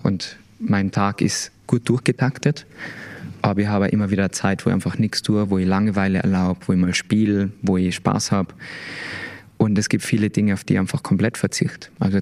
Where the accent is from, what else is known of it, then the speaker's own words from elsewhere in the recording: Tyrol, Austria; natürlich als Tiroler